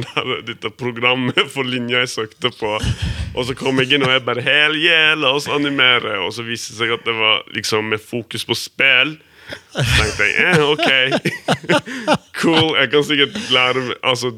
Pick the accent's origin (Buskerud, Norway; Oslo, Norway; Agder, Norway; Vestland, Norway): Vestland, Norway; Breim; En time unna Førde. Det heter Breim, der jeg vokste opp.